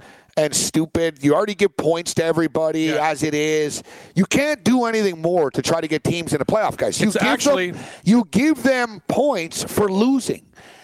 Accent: Montreal, Quebec, Canada; Growing up in Montreal, it was an annual rite, the Stanley Cup parade.

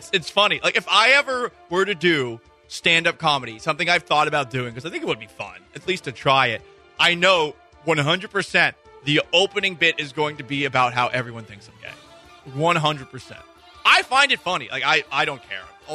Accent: Boston, Massachusetts, United States; I grew up in the Northeast, and New York's only a 3-hour drive from where I grew up, Boston

